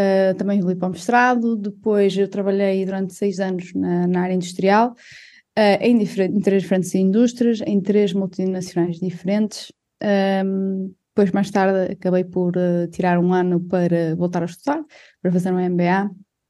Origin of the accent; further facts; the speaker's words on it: Guimarães, Braga, Portugal; born there; eu nasci no sítio que eu hoje estou a viver, mas nem sempre vivi aqui. Aliás, eu nasci em Guimarães